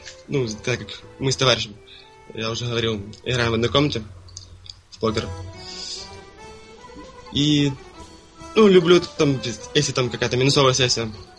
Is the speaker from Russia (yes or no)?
no; Kherson, Kherson Oblast, Ukraine; Я сам из Херсона.